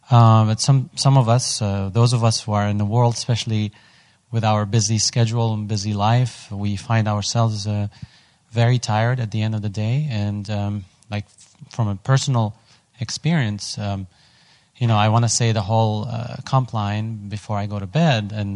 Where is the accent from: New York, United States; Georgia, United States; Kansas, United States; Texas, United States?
Texas, United States; San Antonio; from San Antonio.